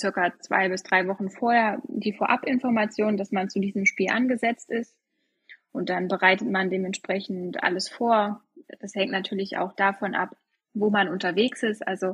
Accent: Saxony-Anhalt, Germany; ich komme aus Rieder im wunderschönen Harz.

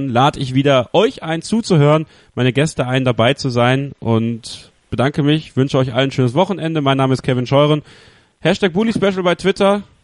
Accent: Leipzig, Saxony, Germany; auch gerade auch als HSV-Fan und ja, als Leipziger sowieso

